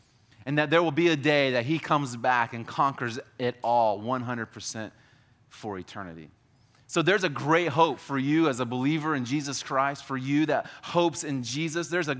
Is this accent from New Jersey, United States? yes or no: no; Florida, United States; also born or lived in Canada; I grew up here in Florida, we didn't have snow.